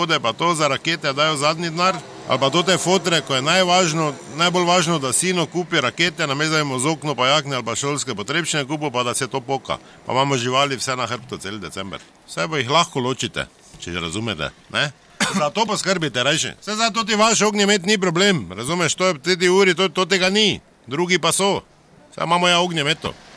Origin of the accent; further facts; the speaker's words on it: Maribor, Drava, Slovenia; Ja, kaj, kdo sem Mariborčan, ni važno.